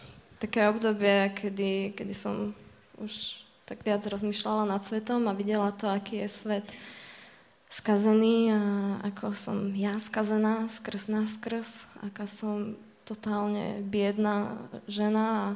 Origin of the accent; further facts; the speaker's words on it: Topoľčany, Nitra Region, Slovakia; also born or lived in Moravské Lieskové; Ja pochádzam z Topolčian. Tam som sa narodila. Mám aj staršieho brata. Keď som mala nejakých tých 9 rokov, tak sa moji rodičia rozviedli. My sme sa odsťahovali do Moravského Lieskového, k našej babičke.